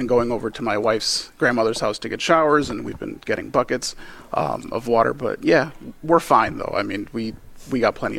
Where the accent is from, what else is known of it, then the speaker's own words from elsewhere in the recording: Waterbury, Connecticut, United States; like when I was raised, like I'm from Waterbury. You know, I had, my family was on Section 8.